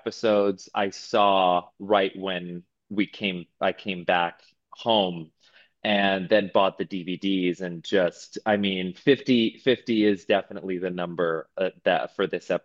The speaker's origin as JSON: {"language": "English", "town": "Manhattan", "region": "New York", "country": "United States", "tie": "born or raised there", "said": "you know, I grew up in Manhattan"}